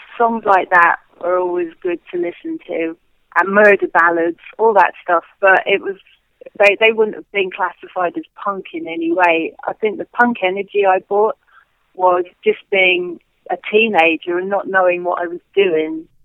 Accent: London, United Kingdom; every band I ever met, this is growing up in London and working in London, drank.

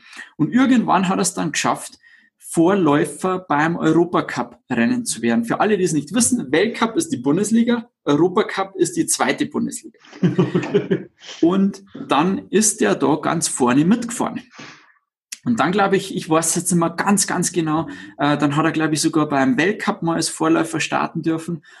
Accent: Bavaria, Germany; Ja, stimmt, ich bin kein Deutscher, ich bin Bayer.

